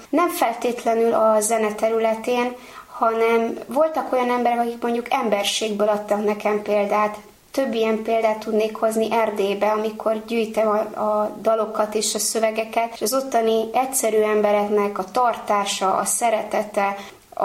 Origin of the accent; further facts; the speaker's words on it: Bugyi, Pest, Hungary; Én Bugyi községből származom, ahol egy nagyon kedves idős atya volt akkor a tiszteletes úr